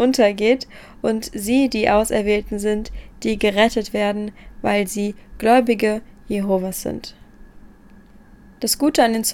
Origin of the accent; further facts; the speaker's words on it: Hesse, Germany; in Europa im Taunus, also eigentlich sehr nah, wo ich wohne bzw. wo ich herkomme.